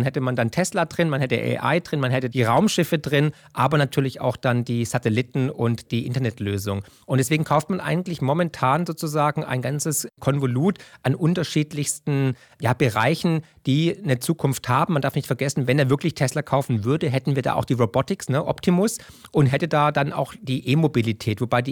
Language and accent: German; Baden-Württemberg, Germany; Aber da bin ich halt Schwabe